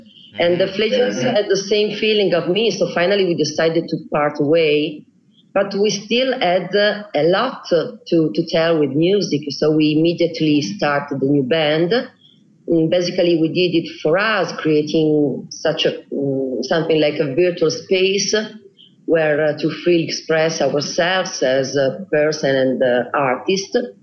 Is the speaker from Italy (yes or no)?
yes; Italy; born there; English is a second language; I met myself somewhere. Yeah, I was born in Italy, of course. Yeah, we're all Italian.